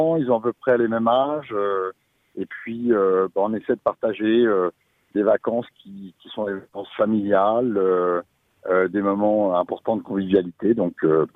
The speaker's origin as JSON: {"language": "French", "region": "Normandy", "country": "France", "said": "Et moi, je viens de Seine-Maritime, où il pleut tout autant."}